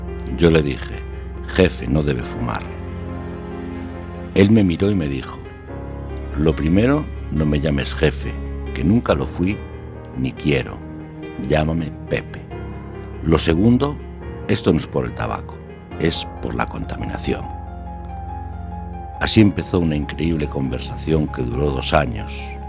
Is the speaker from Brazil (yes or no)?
no; Galicia, Spain; las costas de Galicia, mi tierra.